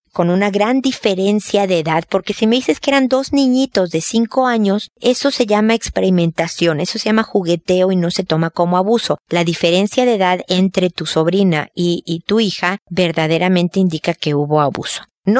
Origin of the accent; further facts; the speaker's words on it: Mexico; yo recibo consultas de México, de donde soy yo, de España, de Ecuador, de Argentina, de Chile